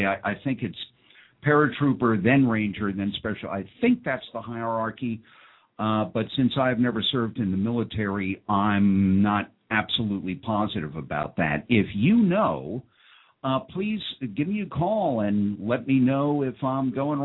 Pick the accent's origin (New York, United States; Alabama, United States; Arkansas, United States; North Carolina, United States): New York, United States; now in Delaware, United States; Even though I'm from New York originally and I now live in Delaware, I think Baltimore is wonderful.